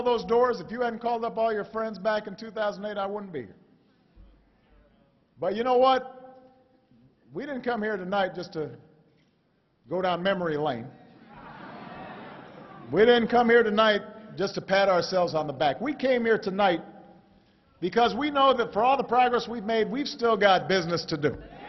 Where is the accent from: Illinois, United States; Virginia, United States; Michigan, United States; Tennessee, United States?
Illinois, United States; Chicago; also born or lived in Hawaii; I grew up here in Chicago. I wasn't born here. Just want to be clear. I was born in Hawaii. But I became a man here in Chicago.